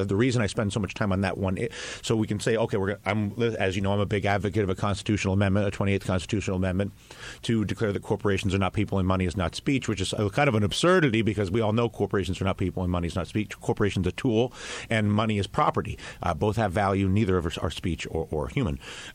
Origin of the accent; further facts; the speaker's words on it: Saranac Lake, New York, United States; also born or lived in California / Colorado; my hometown of Saranac Lake, which is 6,000 people. It's about an hour south of Canada. And it's in addition to some time out in California and Colorado in my early childhood where I grew up. It's a small town in America.